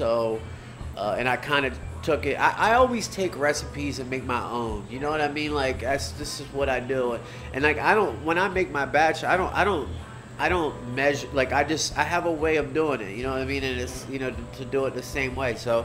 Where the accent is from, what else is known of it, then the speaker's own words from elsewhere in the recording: Baltimore, Maryland, United States; So I'm from Maryland, Baltimore, and I've been making crab cakes my whole life